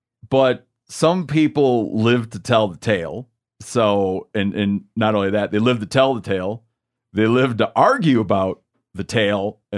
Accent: Australia; I grew up in Australia.

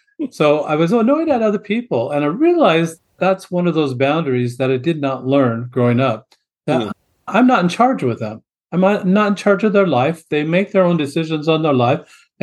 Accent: Great Falls, Montana, United States; So I was actually raised going to church, and I grew up in Great Falls, Montana.

